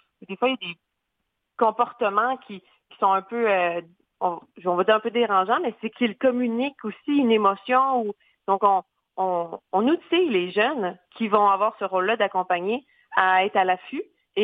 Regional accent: Quebec, Canada; now in Gaspésie, Canada; Moi, je suis régionaire du Bas-Saint-Laurent et c'est cet emploi qui m'a emmenée en Gaspésie.

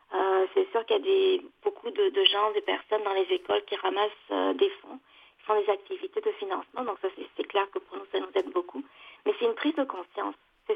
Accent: France; moved away as an adult; also born or lived in Bangladesh / United States; now in Canada; J'ai grandi en France.

